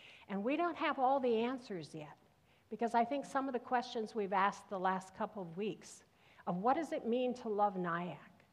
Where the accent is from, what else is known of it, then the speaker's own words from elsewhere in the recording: Minnesota, United States; An interesting place to stop and listen is in where I grew up in Minnesota.